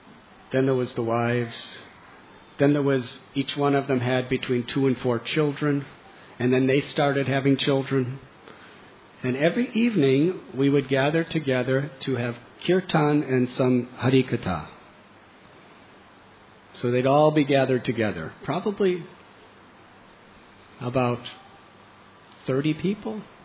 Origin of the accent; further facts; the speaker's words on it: Chicago, Illinois, United States; also born or lived in Florida; I was born in Chicago, raised in Chicago. When I came to college, I went to Florida for obvious reasons.